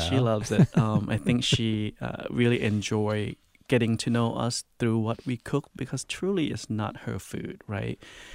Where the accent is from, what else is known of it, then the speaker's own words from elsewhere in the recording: Laos; dim sum has always been really sacred in my life growing up in Laos.